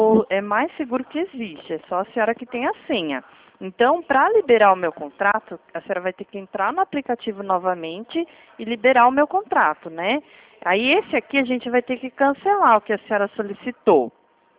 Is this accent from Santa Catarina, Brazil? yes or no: no; Atibaia, São Paulo, Brazil; Eu sou de São Paulo, tá? Atibaia, interior.